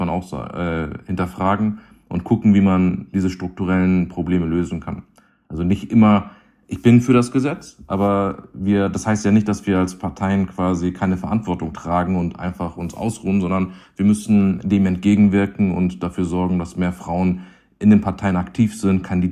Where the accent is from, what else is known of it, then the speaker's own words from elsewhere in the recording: Hamburg, Germany; born there; bin in Hamburg geboren